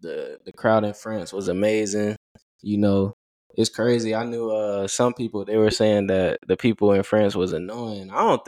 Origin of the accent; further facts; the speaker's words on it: United States; You know, as an American, I got an appreciation for the foreign crowds